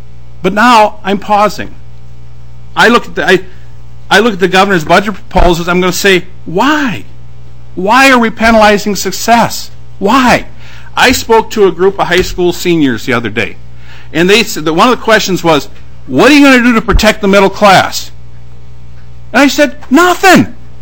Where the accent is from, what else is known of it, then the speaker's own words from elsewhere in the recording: Minnesota, United States; I'm a Minnesotan. My businesses are in Minnesota.